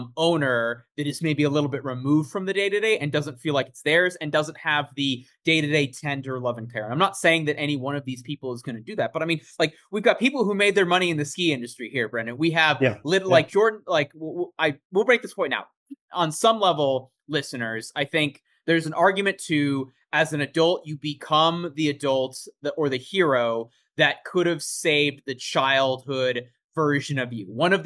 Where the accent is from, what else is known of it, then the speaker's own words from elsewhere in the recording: Colorado, United States; I'm here for Colorado because I'm from Colorado